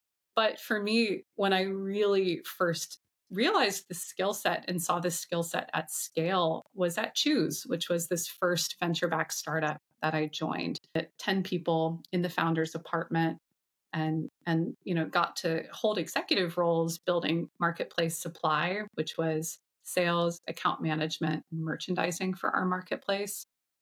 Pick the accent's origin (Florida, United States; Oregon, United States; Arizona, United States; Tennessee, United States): Florida, United States; Orlando; I ended up at a farmer's market locally in my hometown and met a chef who had a farmer's market stand.